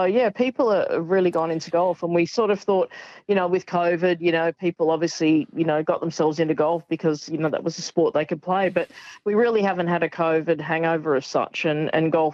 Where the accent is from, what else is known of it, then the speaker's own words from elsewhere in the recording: Australia; you know, we've always done that as Aussie golfers, and I'm sure it's the same in every sport.